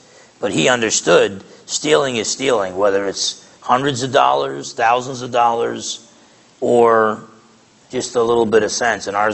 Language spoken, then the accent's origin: English; New Jersey, United States; I grew up in Essex County, New Jersey, so I played the fool, and we did a lot of stealing back then.